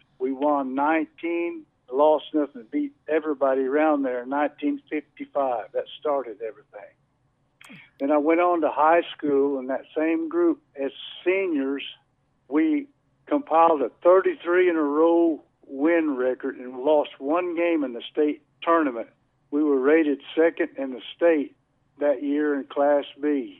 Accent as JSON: {"language": "English", "town": "Fort Cobb", "region": "Oklahoma", "country": "United States", "tie": "born or raised there", "said": "I grew up at Fort Cobb, Oklahoma."}